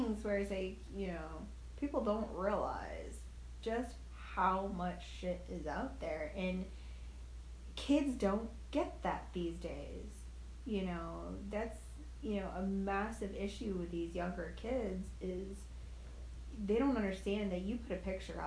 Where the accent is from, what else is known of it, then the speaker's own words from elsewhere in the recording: New York, United States; No, but then it's, you know, we come from New York where you get...